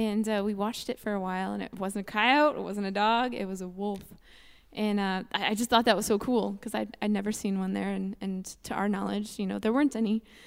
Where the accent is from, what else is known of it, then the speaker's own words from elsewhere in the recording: Corona, South Dakota, United States; I grew up in Corona, up in northeastern South Dakota.